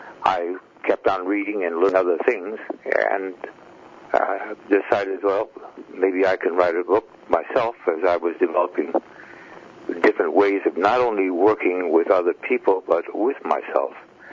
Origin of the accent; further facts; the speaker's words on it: Chicago, Illinois, United States; now in California, United States; I came from a dysfunctional family, and so I had issues. And as I grew up, I migrated over to from Chicago over to California.